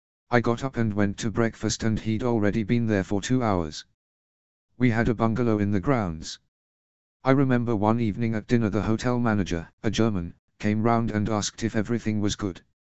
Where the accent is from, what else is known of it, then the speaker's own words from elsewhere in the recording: Wales, United Kingdom; born there; I was born in South Wales in 1950.